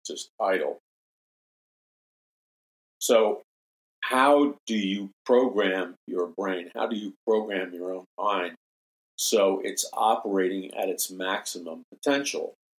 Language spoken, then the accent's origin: English; Queens, New York, United States; But my best friend growing up in Jackson Heights, Queens, was a guy and his two brothers.